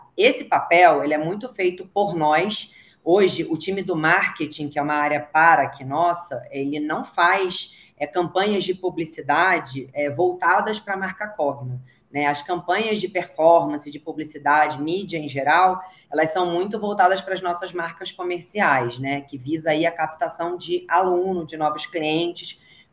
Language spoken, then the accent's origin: Portuguese; Rio de Janeiro, Brazil; now in São Paulo, Brazil; sou carioca, né, como dá para perceber, mas eu moro em São Paulo já há 7 anos